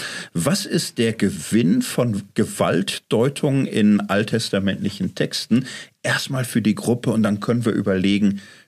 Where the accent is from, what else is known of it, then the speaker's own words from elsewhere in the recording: Germany; Ich komme aus Deutschland